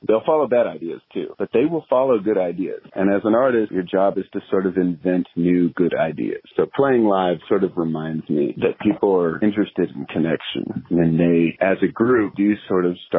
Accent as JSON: {"language": "English", "region": "Texas", "country": "United States", "tie": "born or raised there"}